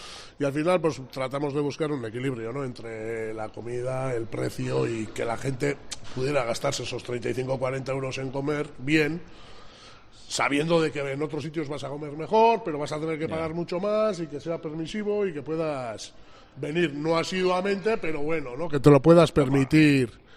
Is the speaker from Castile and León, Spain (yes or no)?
no; Basque Country, Spain; Yo soy vasco, guipuzcoano.